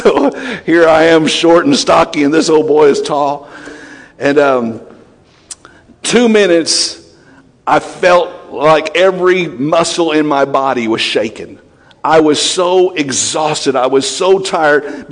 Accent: Kentucky, United States; I usually say wrestle, but it's wrestle, I think. I'm from Kentucky, forgive me.

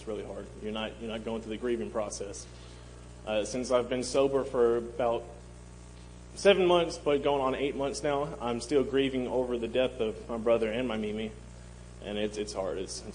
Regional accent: Winchester, Tennessee, United States; also born or lived in Dyersburg; 23 years old, from Winchester, Tennessee, but I was born in Dyersburg, Tennessee, if anybody knows where that is.

